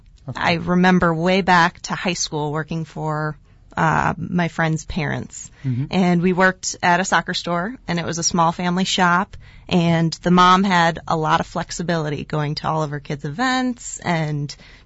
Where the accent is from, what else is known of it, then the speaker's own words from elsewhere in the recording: Appleton, Wisconsin, United States; also born or lived in Phoenix; Yeah, so I am a Wisconsin native. I grew up in Appleton, Wisconsin. I went to school in Madison, Wisconsin.